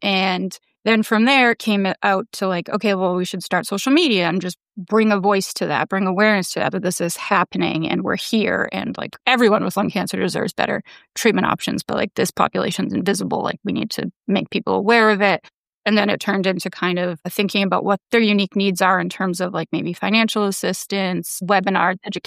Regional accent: Massachusetts, United States; born and raised in Massachusetts.

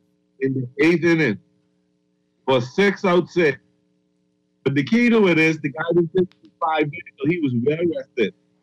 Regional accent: Tiffin, Ohio, United States; I grew up in Tiffin

